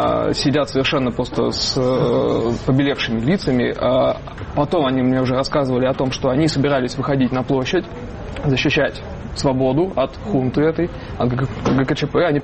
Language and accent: Russian; Siberia, Russia; Да, я тоже из Сибири.